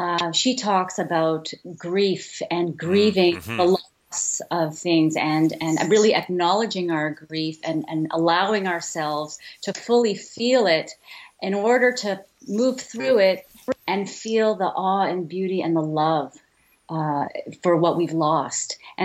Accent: Philippines; It was a place very close to my heart because I'm Filipino.

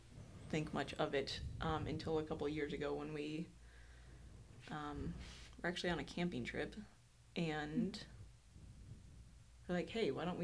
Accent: Highland, United States; So I'm from Highland. Kind of moved around a lot, but made Highland my home. Graduated from high school in Highland.

